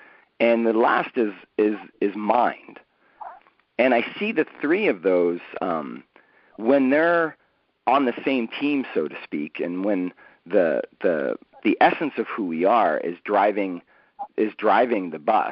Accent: East Coast, United States; I grew up on the East Coast, and everything seemed totally, quote-unquote, normal.

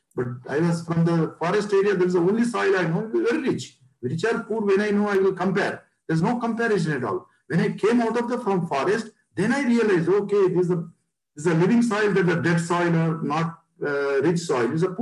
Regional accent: Adilabad, Telangana, India; English is a second language; I think I am from Adilabad, actually

